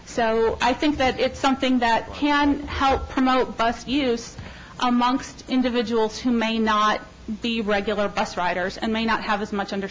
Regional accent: Midwest, United States; accent: Midwest; It seems to have been able, for the most part, to get past my Midwest accent.

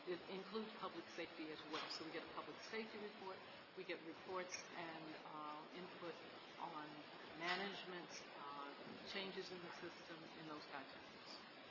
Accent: Fairfax County, Virginia, United States; Metro Board member, and I'm from Fairfax County, and I'm a voting member.

